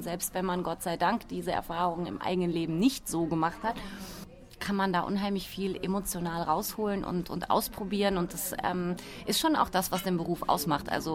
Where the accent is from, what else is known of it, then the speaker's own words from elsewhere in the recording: Baden-Baden, Baden-Württemberg, Germany; Das stimmt, ich komme aus Bade-Bade, das ist gar nicht so weit weg